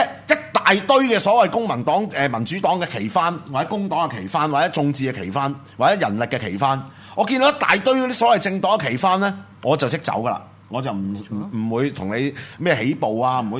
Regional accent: Hong Kong; 咁對於我哋呢一脱嘅香港人嚟講咧

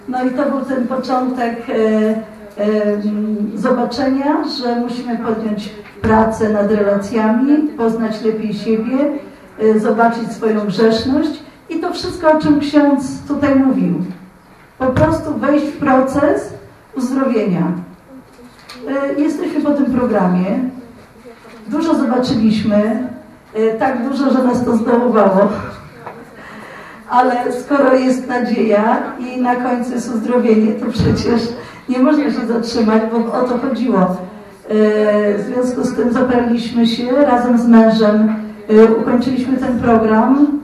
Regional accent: Warsaw, Masovian Voivodeship, Poland; Jestem osobą tu z Warszawy, z rodziny, matką czwórki dzieci w małżeństwie.

